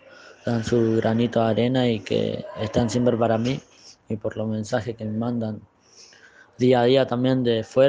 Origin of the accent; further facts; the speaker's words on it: Wanda, Misiones, Argentina; dejar bien a mi pueblo, ya que tanto estoy representando a Wanda